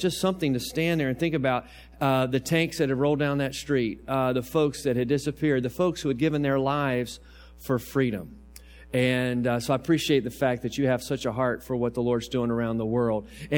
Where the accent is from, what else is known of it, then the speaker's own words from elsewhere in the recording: Newport News, Virginia, United States; As Brent said, I grew up in Newport News. My folks moved there when I was a year old. And my dad worked at the shipyard for over 40 years there in Newport News.